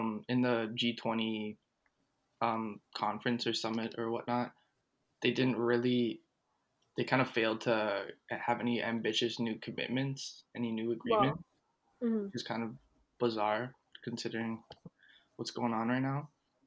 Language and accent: English; Toronto, Ontario, Canada; I'm from Toronto.